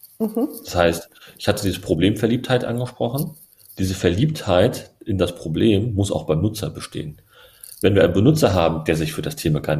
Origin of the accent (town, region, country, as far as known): Berlin, Germany